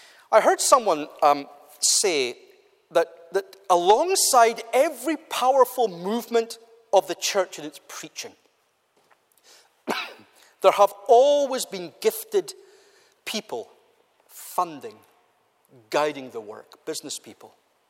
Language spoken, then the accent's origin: English; Scotland, United Kingdom; Now, we're not English, we're Scots, but the same is often true of us